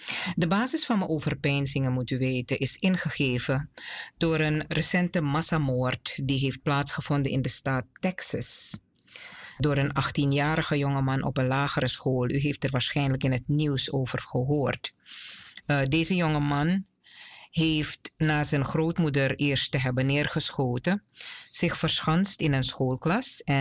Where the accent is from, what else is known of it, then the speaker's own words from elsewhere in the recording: Suriname; born there; Deze groep was waanzinnig populair aan het begin van de jaren 70 in mijn geboorteland.